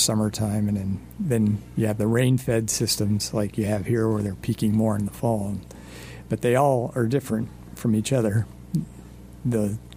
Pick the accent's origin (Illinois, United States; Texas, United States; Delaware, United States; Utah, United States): Illinois, United States; when I was growing up in Illinois, it was a very stable landscape.